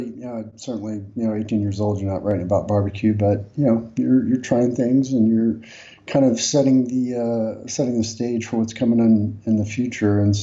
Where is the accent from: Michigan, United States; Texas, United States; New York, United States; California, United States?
Texas, United States; Beaumont; Yeah, I grew up in Beaumont.